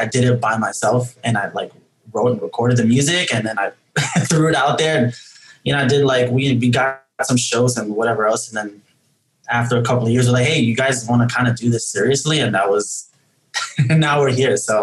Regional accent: New York City, New York, United States; Yeah, so we're all from New York City. We don't all live in New York City right now.

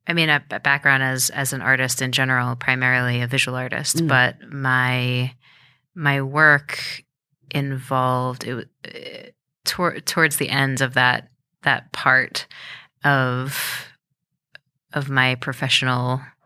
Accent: New York, United States; So I didn't really, actually, truth be told, I've never lived anywhere but New York.

